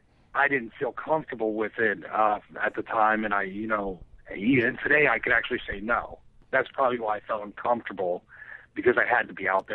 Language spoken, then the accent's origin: English; Philadelphia, Pennsylvania, United States; I'm from Philly. I'm definitely I'm a Philly fan for life, but I'm more of an Eagles fan than a Phillies fan.